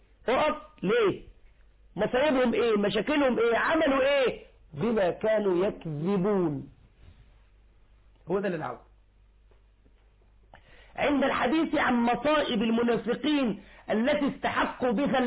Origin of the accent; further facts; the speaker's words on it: Egypt; عندنا في مصر إعلامي مصر الكذب معهم له رجلان ويدان وعينان وأذنان